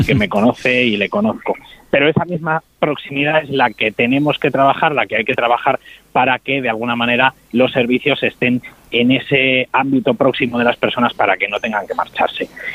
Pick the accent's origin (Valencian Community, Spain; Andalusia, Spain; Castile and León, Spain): Castile and León, Spain; Cuéllar; en mi pueblo, al norte de la provincia de Segovia, en Cuéllar